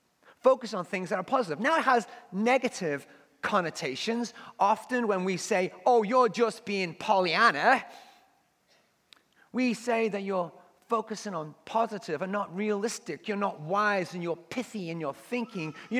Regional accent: North West England, United Kingdom; my hometown growing up in the northwest of England.

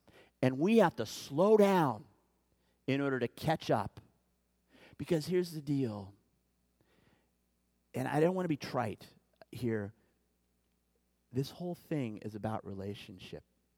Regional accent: Kansas, United States; I grew up in Kansas, all of you know, and this time, October, is when farmers are out planting wheat, okay?

